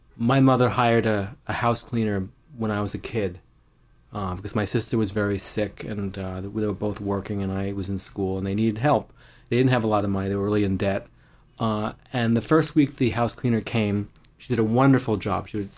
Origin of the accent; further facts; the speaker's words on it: New York, United States; I grew up in Long Island.